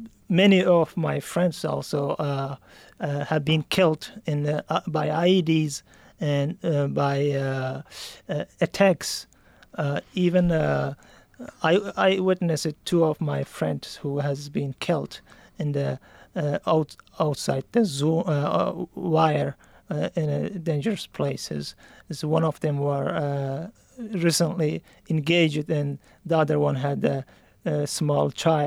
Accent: Afghanistan; I am from Afghanistan. I grew up in northern Afghanistan.

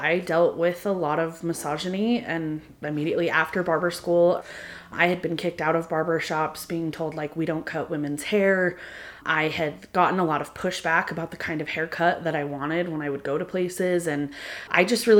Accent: Price, Utah, United States; I grew up in Carbon County. I grew up in Price. Both sets of my grandparents lived in East Carbon, and I spent a lot of time at my grandparents' house.

